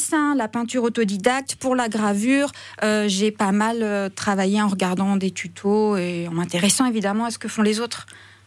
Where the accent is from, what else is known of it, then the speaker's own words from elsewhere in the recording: Tours, Centre-Val de Loire, France; also born or lived in Normandy / Haute-Savoie; Je suis originaire de Tours, mais après avoir vécu en Normandie, dans le Perche et en Haute-Savoie, je suis revenue sur mes terres natales.